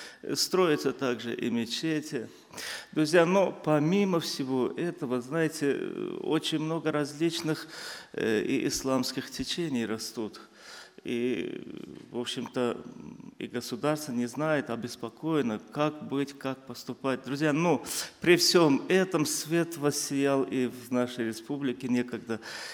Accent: Azerbaijan; я родился в Азербайджане, скажу. И родился, и живу, и сам являюсь азербайджанцем.

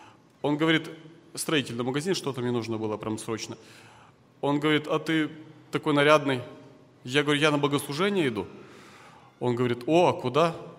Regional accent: Balakovo, Saratov Oblast, Russia; я из Саратовской области, город Балаково. Я ваш практический ровесник, мне 32 года

